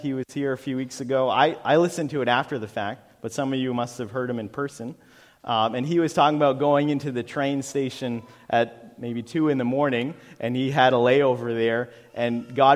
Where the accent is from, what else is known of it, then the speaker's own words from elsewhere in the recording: United States; And as a Christian and as American in this place, I figured I'd be on the top of the list for people that are hated and persecuted.